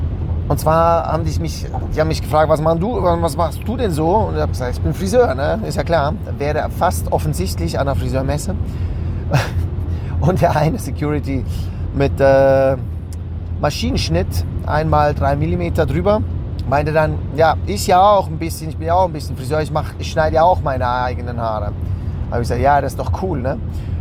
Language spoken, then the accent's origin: German; Switzerland; bei uns in der Schweiz